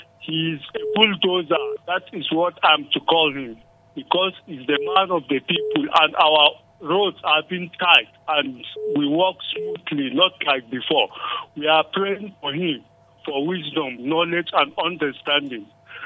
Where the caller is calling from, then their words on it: Jos, Plateau, Nigeria; I'm calling from Jos.